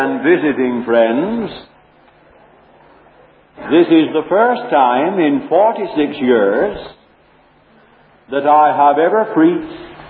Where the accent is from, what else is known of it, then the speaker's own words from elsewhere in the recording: Sydney, New South Wales, Australia; born there; I was born in Sydney.